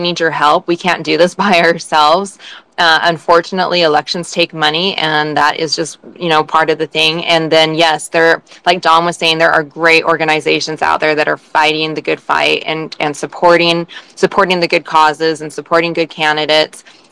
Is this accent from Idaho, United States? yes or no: yes; Idaho, United States; when people find out we're from Idaho is, you know, they'll say, oh, well, that's a really conservative state.